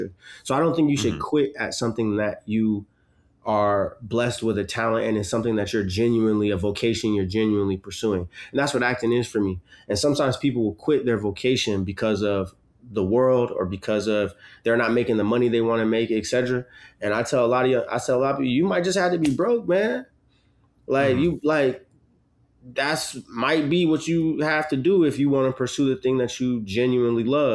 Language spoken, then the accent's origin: English; Portland, Oregon, United States; because I grew up in Portland until I left. You know, people were composting when I was growing up.